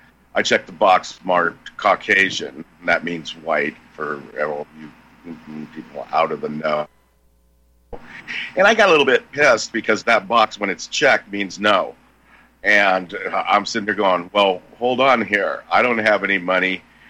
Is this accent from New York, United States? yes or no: no; California, United States; You know, I grew up in California in a kind of a suburby type place.